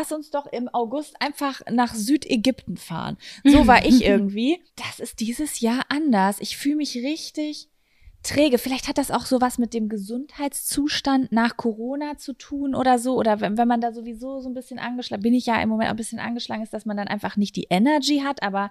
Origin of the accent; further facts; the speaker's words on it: Lübbecke, North Rhine-Westphalia, Germany; now in Berlin, Germany; Ich bin gestern von meinem Elternhaus aus Lübbecke hierher wieder nach Berlin gekommen